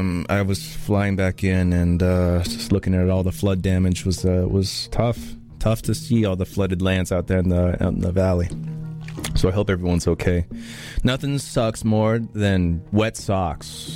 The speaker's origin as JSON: {"language": "English", "town": "Port Moody", "region": "British Columbia", "country": "Canada", "tie": "born or raised there", "said": "back in my hometown in Port Moody."}